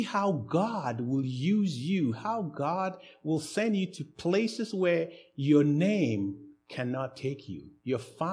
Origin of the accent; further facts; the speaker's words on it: Ghana; born there; It's not because I was born in Ghana that I am so good.